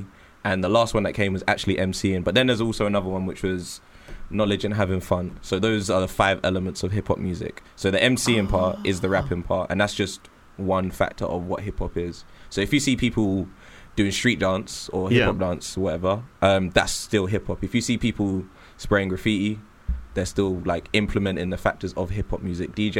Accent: Nigeria; I'm Nigerian originally, yeah.

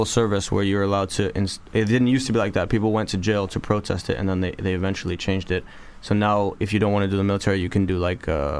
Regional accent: Geneva, Switzerland; And we're from Geneva.

